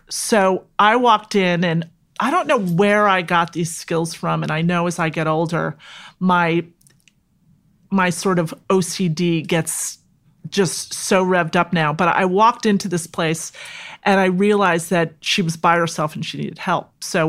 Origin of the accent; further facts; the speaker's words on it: Douglaston, New York, United States; I grew up in Douglaston